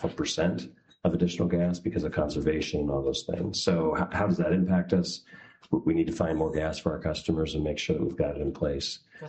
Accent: Eagle River, Alaska, United States; I'm from Eagle River, so that would be fantastic.

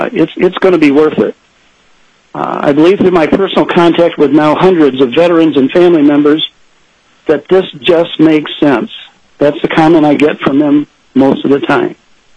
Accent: Michigan, United States; In 2014, we were in my home state of Michigan on the steps of the Capitol in Lansing

